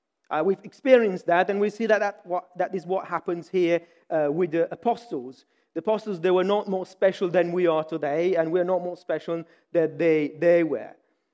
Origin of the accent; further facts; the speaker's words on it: Romania; It just reminded me of a time back in Romania. For those of you who do not know, I'm from Romania.